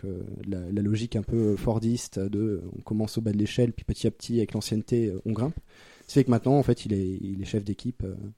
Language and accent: French; Anzin, Hauts-de-France, France; j'ai grandi à Anzin, donc qui est une commune de un peu plus de 5000 habitants, qui est située à côté de Béthune